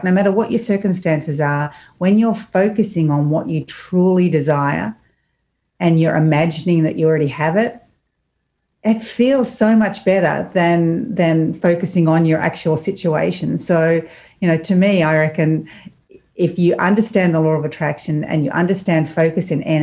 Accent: Australia; Well, I'm from Australia. You may have noticed the accent.

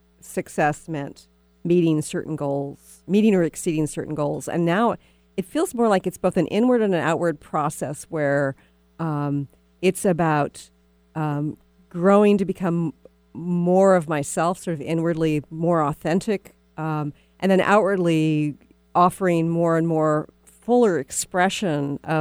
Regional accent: Texas, United States; I'm a Texan originally, so that would be one of my priorities in Dallas too.

